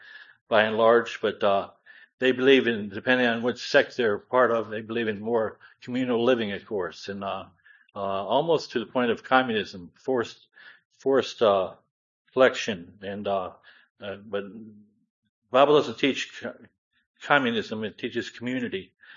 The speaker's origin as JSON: {"language": "English", "region": "Ohio", "country": "United States", "tie": "born or raised there", "said": "I grew up in Amish country in Northeast Ohio"}